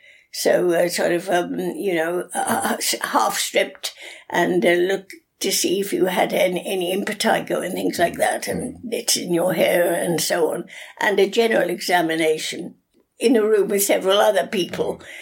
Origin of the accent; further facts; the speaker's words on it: Wales, United Kingdom; born there; I was born in Monmouthshire.